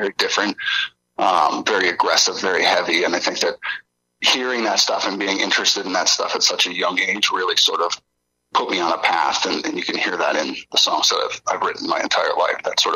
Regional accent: Hamilton, Ontario, Canada; I grew up in Hamilton

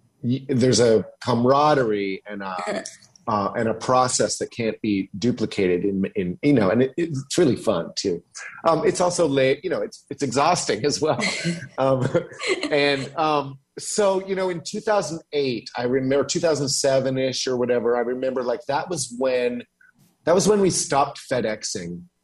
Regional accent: Canada; I'm Canadian and I grew up with Much Music.

